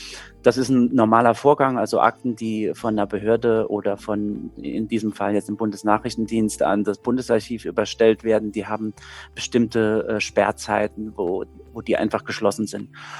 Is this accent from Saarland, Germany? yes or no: yes; Saarbrücken, Saarland, Germany; ich komme ja selbst aus Saarbrücken